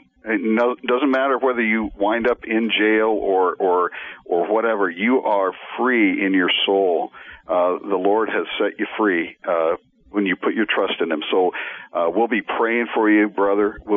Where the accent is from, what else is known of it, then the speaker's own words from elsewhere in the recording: Inglewood, California, United States; Whittier, I grew up in Inglewood.